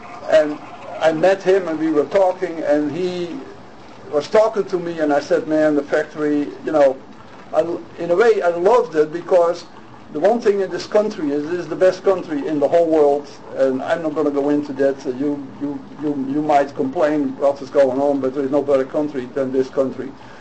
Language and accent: English; Netherlands; moved away; I was glad I was away from Holland and I was here and all that kind of stuff. And immigration at that time was a big thing in the Netherlands